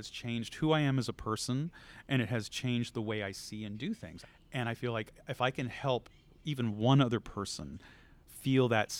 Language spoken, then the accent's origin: English; Houston, Texas, United States; I grew up in Houston, Texas. And so I was exposed to a lot of different kinds of art.